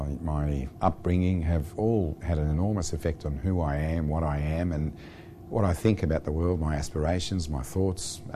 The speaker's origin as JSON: {"language": "English", "country": "Australia", "said": "I'm probably as Australian as the next guy, but I do have roots elsewhere and that has helped shape me in a positive way."}